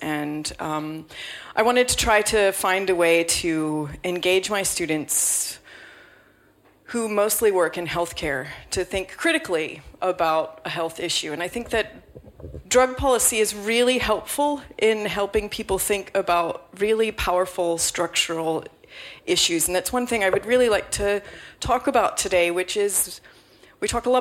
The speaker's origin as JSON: {"language": "English", "country": "United States", "said": "as an American growing up in the Nancy Reagan era of just say no."}